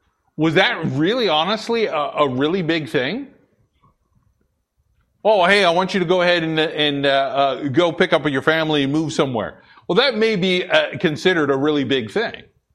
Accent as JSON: {"language": "English", "town": "Boise", "region": "Idaho", "country": "United States", "tie": "born there", "also_born_or_lived": "Blackfoot", "said": "I was born in Boise, Idaho, but then we moved to, I think it was, what was the name? It was a little podunk town just right, kind of east of Boise."}